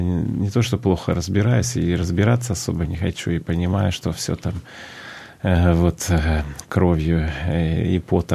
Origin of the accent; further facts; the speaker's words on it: Vladivostok, Primorsky Krai, Russia; подкупающее сейчас как раз остается в родной стране, даже в родном городе, скажем, вот то, что происходит там с Владивостоком